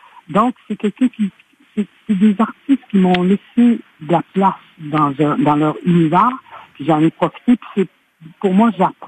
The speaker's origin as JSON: {"language": "French", "region": "Newfoundland and Labrador", "country": "Canada", "tie": "born there", "said": "Je suis venu au monde au Labrador, puis ma famille s'est déplacée, ou a été déplacée vers le sud, puis là je me suis retrouvé au Québec maintenant."}